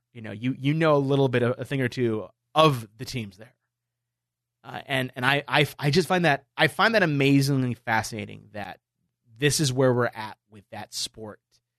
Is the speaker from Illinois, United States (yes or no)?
no; Michigan, United States; Because I was in Detroit, because I grew up in Michigan, goddammit.